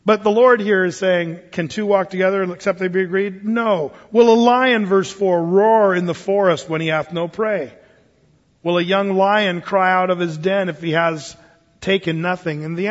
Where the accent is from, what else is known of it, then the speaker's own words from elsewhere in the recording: Applegate, Oregon, United States; You know, I'm from Southern Oregon. I lived out in Applegate, tell you what.